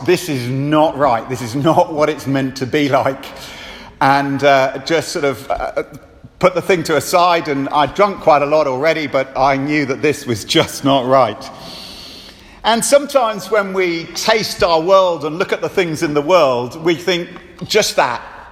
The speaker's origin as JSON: {"language": "English", "region": "England", "country": "United Kingdom", "said": "hotter than I was used to as an Englishman"}